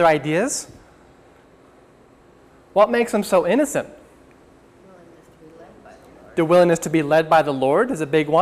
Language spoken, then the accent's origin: English; Ivyland, Pennsylvania, United States; I'm from Ivyland, and this is my first time here at Jacobs Creek